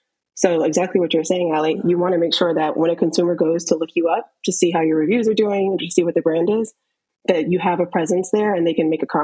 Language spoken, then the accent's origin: English; Florida, United States; We're from Florida, so we're pool girls.